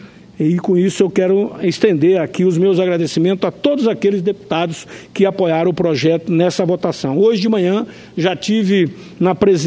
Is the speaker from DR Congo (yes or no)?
no; Rondonópolis, Mato Grosso, Brazil; A minha cidade natal.